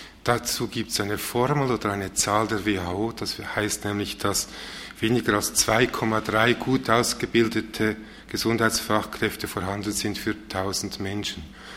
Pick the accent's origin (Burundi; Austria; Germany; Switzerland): Switzerland; Ich bin ja auch so eine Art Außereuropäer, ich komme aus der Schweiz.